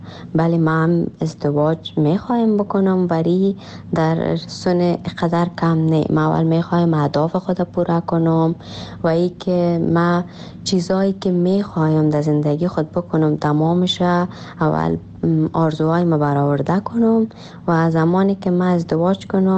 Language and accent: Persian; Afghanistan; born there; درست است در کشوری که ما تولد شدیم افغانستان است،